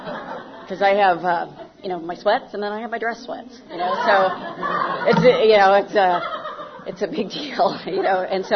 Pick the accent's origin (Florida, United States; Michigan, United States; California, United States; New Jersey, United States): Michigan, United States; This was back in Michigan. I grew up in Michigan. And moved out to the suburbs.